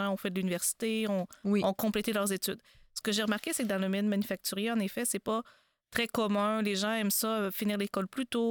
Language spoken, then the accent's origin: French; Drummondville, Quebec, Canada; Oui, ben moi, je suis de Drummondville.